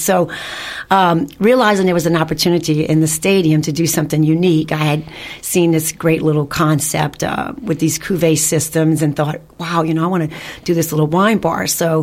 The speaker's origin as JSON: {"language": "English", "town": "New Orleans", "region": "Louisiana", "country": "United States", "tie": "born or raised there", "said": "I met my original partner, Dale Wamstead, who both of us were born and raised in New Orleans."}